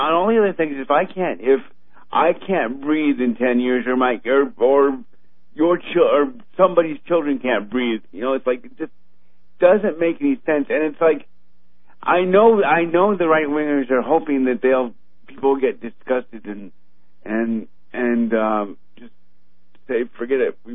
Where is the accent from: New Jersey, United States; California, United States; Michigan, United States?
Michigan, United States; I was born and raised in Michigan